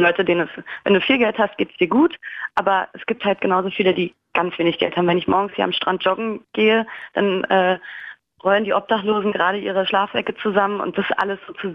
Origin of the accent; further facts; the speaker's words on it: Berlin, Germany; als Berliner ist es ja natürlich eine Katastrophe.